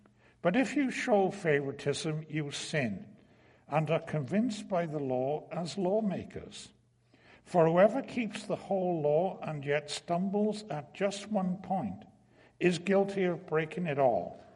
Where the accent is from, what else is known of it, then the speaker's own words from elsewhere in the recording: Wales, United Kingdom; where I grew up in Wales, we had a peculiar expression. We always used the phrase our mam and our dad.